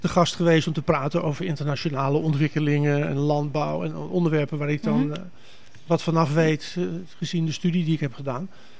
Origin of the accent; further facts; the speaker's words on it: Amsterdam, North Holland, Netherlands; ik ben hier opgegroeid in de Watergraafsmeer. Ik heb in het centrum gewoond, aan de Oude Schans. Ik heb in de Kerkstraat gewoond